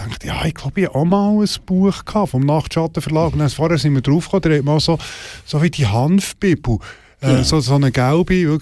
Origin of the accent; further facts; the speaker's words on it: Switzerland; dort sind wir Schweizer ja schon ein bisschen progressiv gewesen